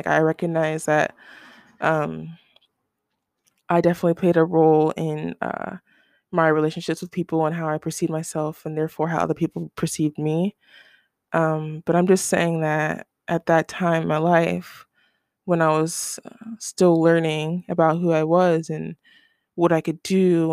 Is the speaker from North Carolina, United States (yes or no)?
no; Ohio, United States; And we are both from Ohio, and a lot of people from there kind of fall into the cycle of finding a partner, renting an apartment, getting a dog